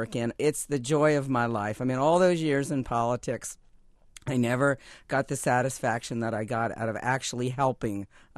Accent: the South, United States; I was a rural kid. These were all successful women in their 30s. And I came from the South, which was a real strike against me.

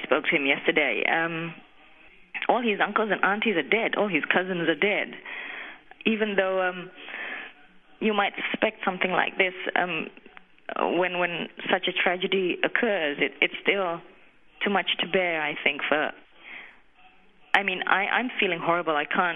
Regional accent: Indonesia; My sister is in Jakarta. I come from Indonesia.

